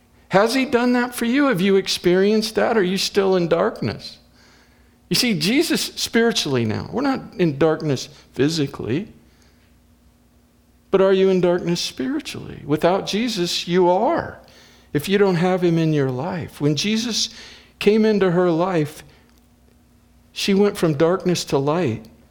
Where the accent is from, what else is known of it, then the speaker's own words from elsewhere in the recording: Midwest, United States; I'm thankful that I was raised in the Midwest, aren't you? I'm thankful that I do not live on the coast right now.